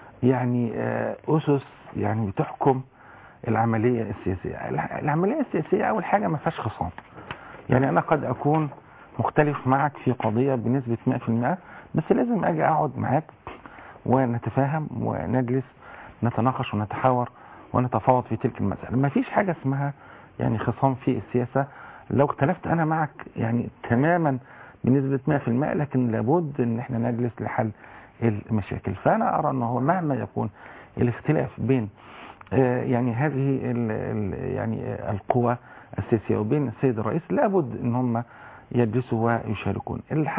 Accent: Egypt; منزلة خاصة عندنا إحنا كمصريين

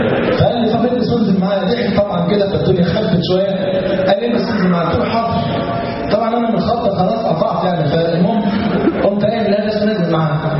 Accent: Egypt; في ظل النظام السابق عندنا في مصر

